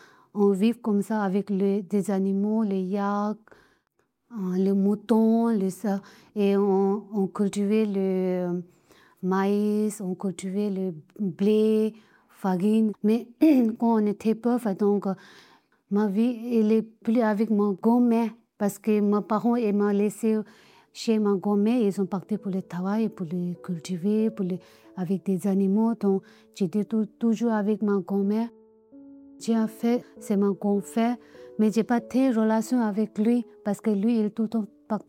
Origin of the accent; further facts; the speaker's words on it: Tibet, China; French is a second language; Il y a trois provinces au Tibet, il y a Kham, Amdo, Yuzhang. Et moi, je suis présentée de Yuzhan.